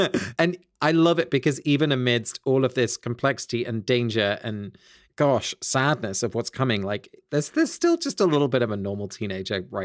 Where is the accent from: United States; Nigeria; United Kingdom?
United Kingdom; South East England; picking blackberries in the hedgerows kind of between the fields near where I grew up in Sussex